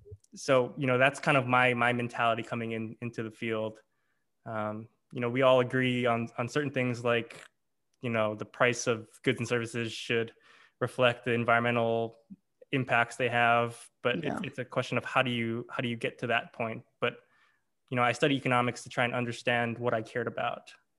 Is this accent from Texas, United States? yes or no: no; Hawaii, United States; now in California, United States; I am a native Hawaiian, born and raised in Hawaii, was surrounded by water, but never really was interested in it until I moved to California